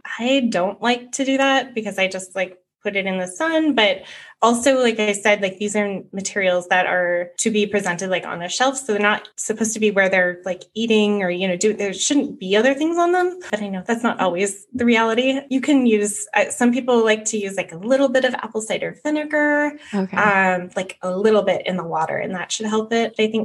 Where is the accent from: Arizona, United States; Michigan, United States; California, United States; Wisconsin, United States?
California, United States; I am originally from California.